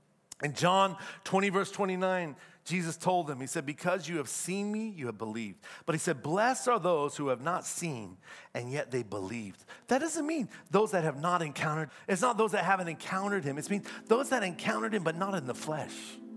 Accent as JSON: {"language": "English", "region": "East Coast", "country": "United States", "tie": "born or raised there", "lives_now": "Orange County, United States", "said": "We don't have a lot of that in Orange County, but I grew up on the East Coast."}